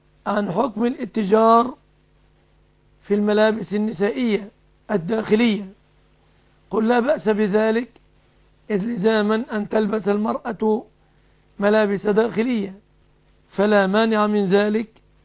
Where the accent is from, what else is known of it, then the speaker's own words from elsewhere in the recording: Egypt; في بلادنا مصر تعتبر الشبكة جزءا من الصداق